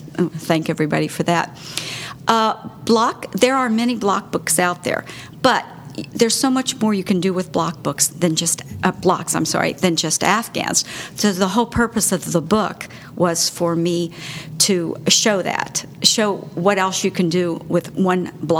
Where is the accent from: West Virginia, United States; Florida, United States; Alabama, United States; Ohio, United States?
West Virginia, United States; It was a Spanish-speaking community that I grew up in West Virginia.